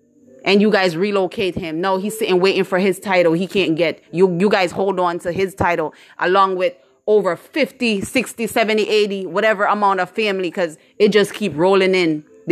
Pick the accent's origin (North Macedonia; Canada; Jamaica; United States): Jamaica; moved away; I went to Stroughton to live for a little while. Then I went to Foga. And I leave from Foga and went overseas. So yes, I am a Jamaican. I was born in Jamaica.